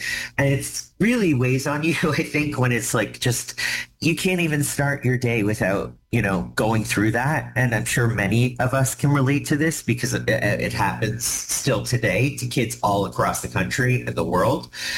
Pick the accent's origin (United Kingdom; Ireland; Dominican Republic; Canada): Canada; Woodstock, Ontario; So when I was a kid, growing up in Woodstock, Ontario, at the time, Woodstock was not as progressive as I would say it is now.